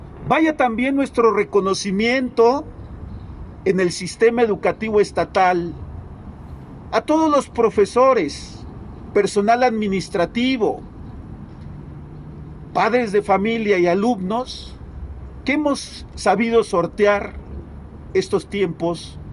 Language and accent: Spanish; Mexico